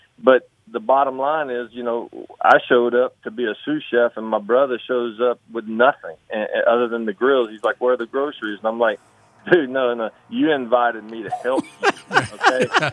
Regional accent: Louisiana, United States; growing up in Cajun country, my grandfather was a Cajun.

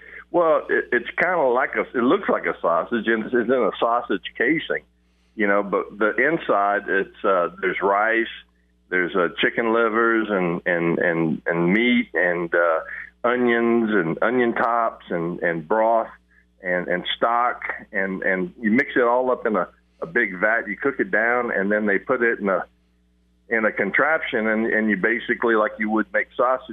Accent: Louisiana, United States; so I'm Cajun. I'm three parts Cajun, one part Irish.

